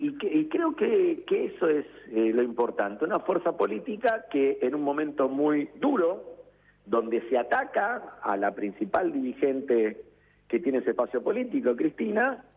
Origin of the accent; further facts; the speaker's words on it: Santa Fe, Argentina; Te hablo, yo soy de Santa Fe.